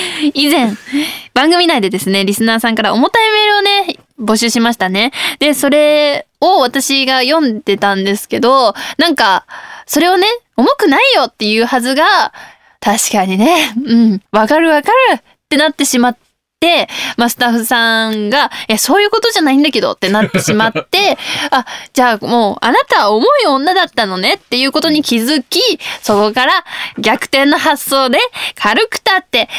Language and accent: Japanese; Saitama, Japan; さらに地元埼玉のお寿司を紹介するっていうちょっとコアな企画にすることで